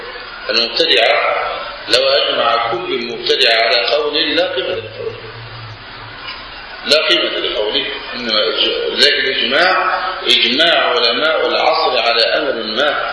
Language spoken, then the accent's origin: Arabic; Egypt; بعض الناس يفهم من الكوع المشار عندنا في مصر الكوع إلى الكوع